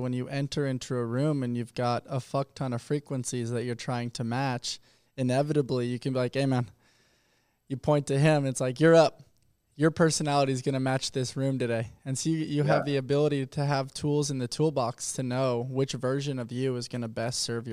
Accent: Los Angeles, California, United States; we're both from Los Angeles, you being from Santa Monica, me being from the San Fernando Valley

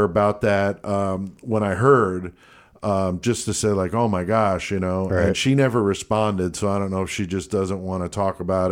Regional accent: Bethel, Connecticut, United States; also born or lived in Bronx, United States; I grew up in the town next to it. I was born in the Bronx. I moved to Bethel when I was young, right next to Newtown.

